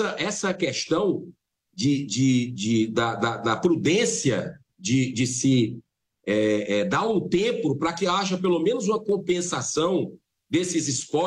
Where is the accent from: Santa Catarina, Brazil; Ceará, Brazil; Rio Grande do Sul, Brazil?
Ceará, Brazil; lá no Ceará, que é a minha terra, onde eu estou praticamente toda semana